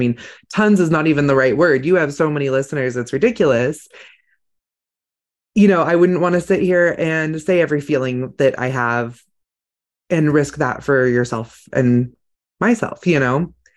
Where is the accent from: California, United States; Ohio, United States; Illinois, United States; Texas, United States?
California, United States; I mean, I grew up in California and everybody was like, In-N-Out Burger is the thing.